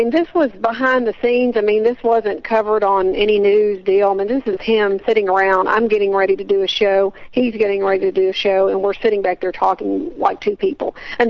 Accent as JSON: {"language": "English", "town": "Little Rock", "region": "Arkansas", "country": "United States", "said": "Actually, I am from Little Rock, got back in from New York."}